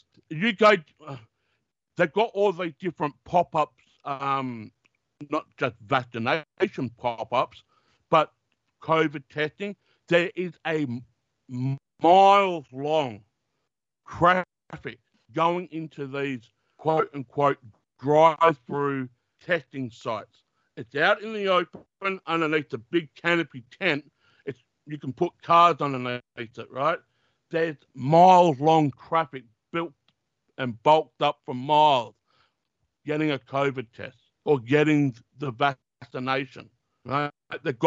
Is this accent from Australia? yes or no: yes; Australia; Well, I'm Australian, as many people know.